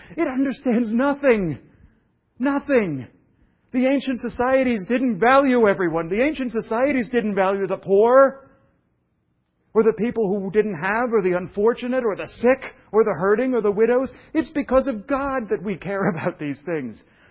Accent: Brooklyn, New York, United States; moved away; I was raised in Brooklyn where everybody was Jewish, and I went around saying these things. And when I moved to Protestant Washington, D.C., no one knew what I was talking about.

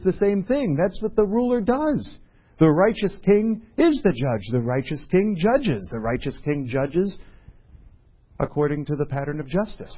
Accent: New York, United States; By the way, it's not because I'm a New Yorker.

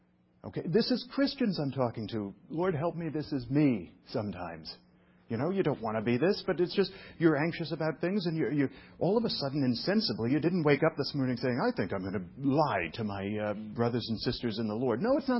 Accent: New York, United States; also born or lived in Florida; I'm from New York. I'm constantly stressed. The only time I wasn't stressed in my life was my 2 years in Florida.

